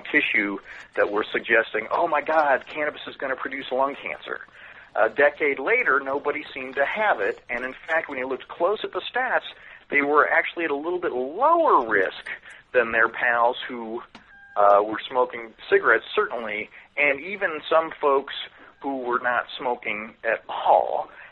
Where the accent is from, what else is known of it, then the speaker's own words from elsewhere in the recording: Missouri, United States; I love Kansas City. I grew up in Missouri